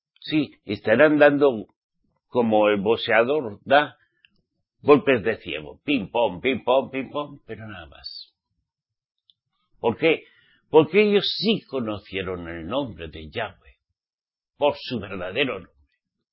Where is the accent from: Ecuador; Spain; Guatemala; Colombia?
Spain; yo como español, bueno, que nací en España. Mi papá y mi mamá me trajeron en España.